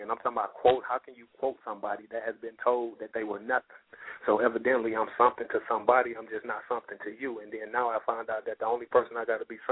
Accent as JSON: {"language": "English", "region": "Alabama", "country": "United States", "moved": "yes", "lives_now": "California, United States", "said": "I'm originally from Alabama. I drove across country from Alabama to California. I spent 63 days in a truck."}